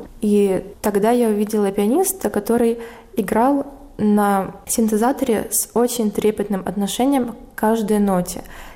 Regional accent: Kharkiv, Kharkiv Oblast, Ukraine; also born or lived in Moscow; Я выросла в Харькове, где, по сравнению с Москвой, где потом я училась 4 года, было очень тихо и очень просторно, несмотря на то, что Харьков меньше Москвы.

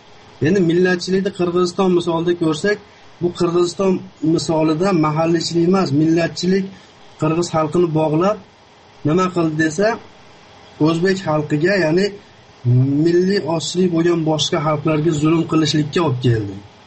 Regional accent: Yekaterinburg, Sverdlovsk Oblast, Russia; Şimdi ben özüm Yekaterinburg'danman. Sverdlovsk şehrinden.

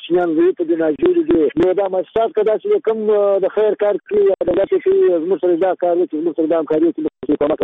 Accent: Badghis, Afghanistan; now in Herat, Afghanistan; د بادغیس ولایت مرغاب ولسوالۍ یم. زه اوس اوسېدونکی په هرات کښې یم،

